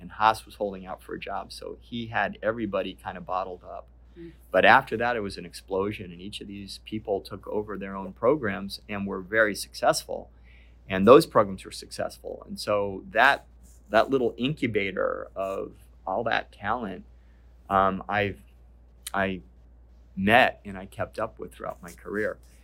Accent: Puerto Rico; also born or lived in Cleveland, United States / Florida, United States; And I grew up in Puerto Rico. My mother and father met in Cleveland. They lived in Cleveland until I was about five, moved to Florida for a year, and then we moved to Puerto Rico.

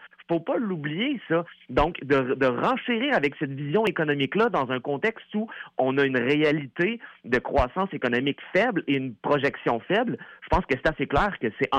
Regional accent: Quebec, Canada; comment nous-mêmes, en tant que Québécois et Québécoises, on peut la créer, la richesse.

